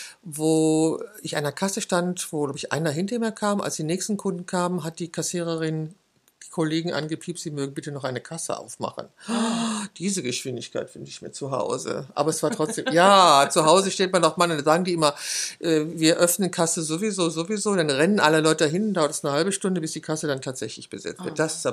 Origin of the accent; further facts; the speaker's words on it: Düsseldorf, North Rhine-Westphalia, Germany; Also als Düsseldorferin auf einem Karnevalswagen.